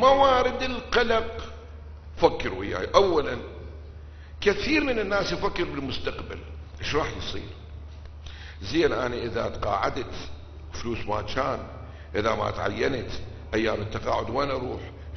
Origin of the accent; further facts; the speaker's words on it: Basra, Basra Governorate, Iraq; أنا من البصرة العبر